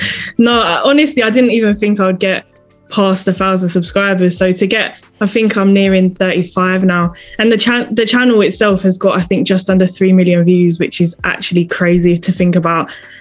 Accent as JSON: {"language": "English", "region": "London", "country": "United Kingdom", "tie": "born or raised there", "said": "Growing up in London, I feel like, you know, you have so many other people that listen to that, and then it's always sort of been around in London."}